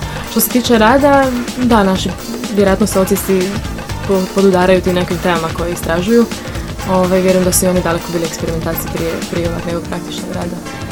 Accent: Sarajevo, Federation of Bosnia and Herzegovina, Bosnia & Herzegovina; dolazim iz Sarajeva gdje studiram psihologiju.

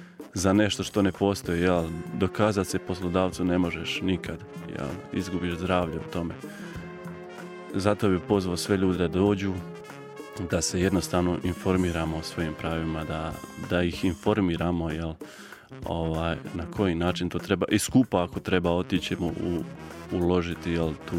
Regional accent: Bosnia & Herzegovina; now in Ljubljana, Slovenia; ja sam Bosanac koji je došao u ovu zemlju da radi časno i pošteno, jel? I da živim ovdje i normalno.

